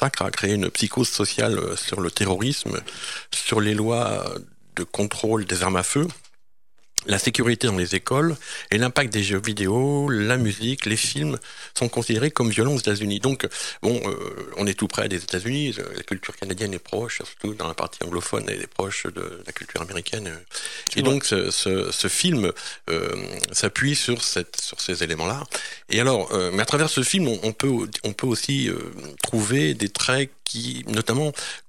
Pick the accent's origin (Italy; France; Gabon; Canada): France; qui est sorti chez nous en France en juin 2013.